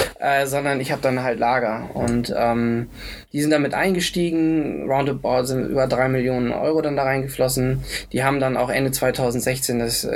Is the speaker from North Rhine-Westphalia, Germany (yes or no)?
no; Jever, Lower Saxony, Germany; ich komme aus der Region, also ich bin gebürtiger Jeferaner.